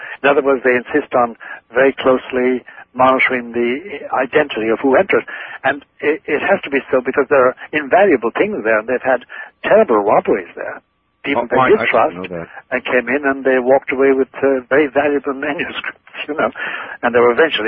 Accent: Ireland; first language Irish Gaelic; I know Hungarian is, and my Gaelic, like my natural, my native tongue Gaelic can be also gender neutral.

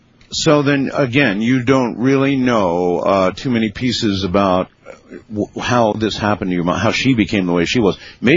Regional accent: Camp Lejeune, North Carolina, United States; born there; I was born on Camp Lejeune. I, too, moved around a whole lot when I was young, but it was in the military service and, as a dependent.

